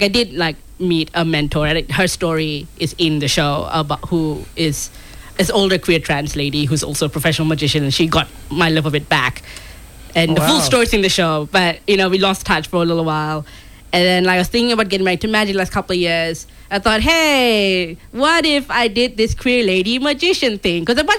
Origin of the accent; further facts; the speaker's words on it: Malaysia; growing up in Malaysia, they have a very strict idea of what gender roles are.